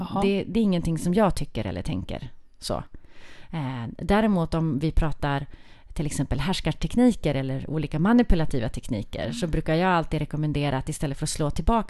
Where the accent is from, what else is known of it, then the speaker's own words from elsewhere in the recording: Skellefteå, Västerbotten County, Sweden; Ja, jag bara tänkt så här, jag är ju från Skellefteå.